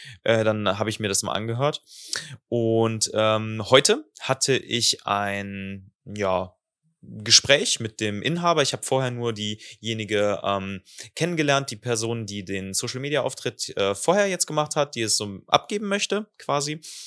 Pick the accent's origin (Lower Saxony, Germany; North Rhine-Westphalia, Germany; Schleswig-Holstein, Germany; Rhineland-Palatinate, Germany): Rhineland-Palatinate, Germany; Aspich; Ich komm aus dem Rheinland. Nee, eigentlich komme ich aus dem Westerwald, aus Aspich. Und deswegen sage ich das Remis, ja?